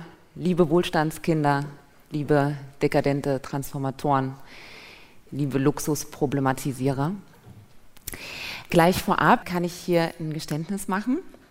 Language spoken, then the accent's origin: German; Thuringia, Germany; Ich komme aus Thüringen.